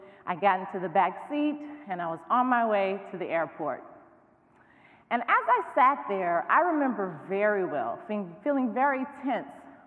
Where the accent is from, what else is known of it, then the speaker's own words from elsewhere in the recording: North Carolina, United States; I'm from North Carolina, and in North Carolina, there are some people to whom the Confederate flag is not just an image